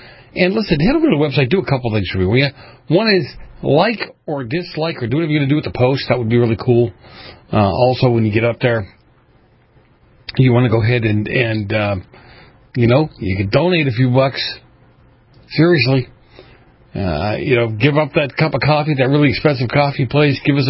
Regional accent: Boston, Massachusetts, United States; I grew up in New England. I grew up in Boston.

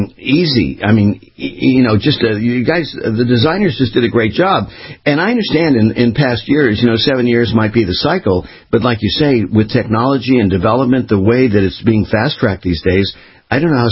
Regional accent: Florida, United States; moved away as an adult; now in California, United States; I came from the East Coast, from Florida, trying to get away from the hurricanes, I guess.

